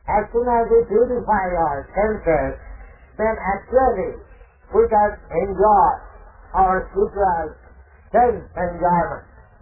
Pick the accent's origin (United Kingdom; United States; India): India; born there; I am born in India, so I am thinking I am Indian.